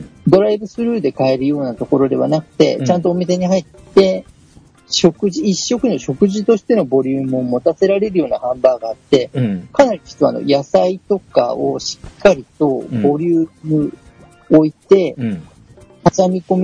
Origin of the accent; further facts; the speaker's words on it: Gunma, Japan; 僕の地元群馬県の誇る